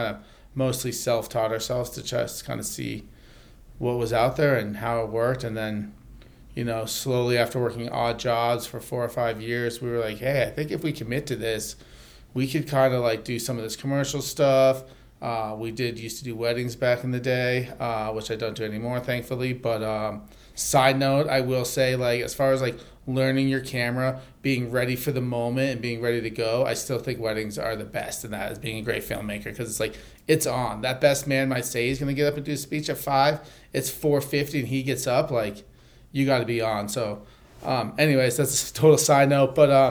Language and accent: English; New England, United States; Growing up in New England, I was always really into skiing and outdoor sports and adventures. So when I went to college out in Washington State, they had a really small video program.